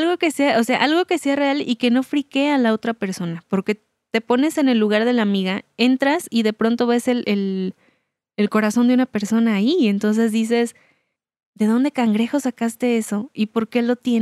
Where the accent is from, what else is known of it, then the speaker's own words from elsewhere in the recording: Mexico; nosotros como mexicanos tenemos una visión un poco diferente acerca de la muerte.